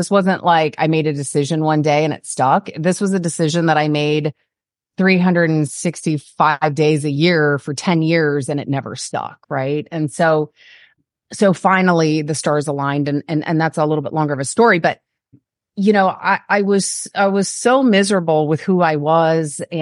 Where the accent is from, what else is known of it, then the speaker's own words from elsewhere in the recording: Virginia, United States; So I'm from Northern Virginia. So right outside DC. So I spent 30 years of my life there